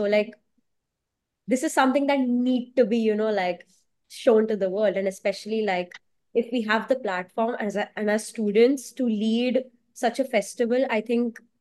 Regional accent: India; I mean, I'm an Indian, and this time we have an Indian film

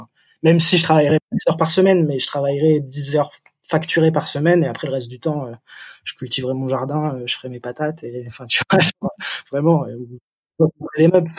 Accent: Île-de-France, France; parce que moi, je viens de la Seine-et-Marne

